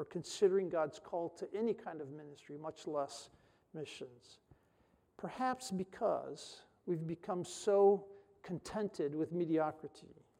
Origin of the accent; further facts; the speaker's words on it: Brazil; I grew up in Brazil. I speak Portuguese like a native.